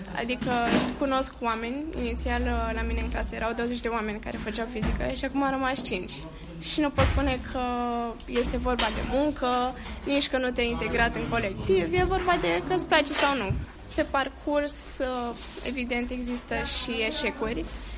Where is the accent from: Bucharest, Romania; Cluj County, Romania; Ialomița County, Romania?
Ialomița County, Romania; Slobozia; Eu nu sunt din București, eu sunt din Slobozia